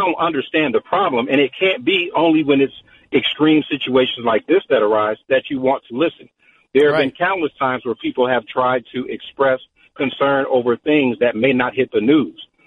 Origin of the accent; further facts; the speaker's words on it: New Orleans, Louisiana, United States; and I'm originally from New Orleans. I love Drew Brees. And I was in the military.